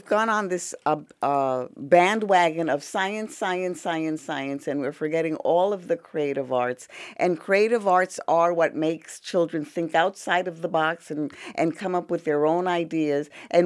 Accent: New York, United States; I'm Puerto Rican, and I was born in New York in the 50s and watched a lot of television

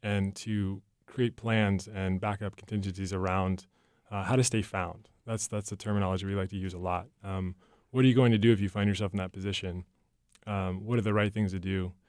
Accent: Maine, United States; I grew up in Maine and sort of had a secondary relationship with the outdoors until I went away to college and was inspired by moving to California

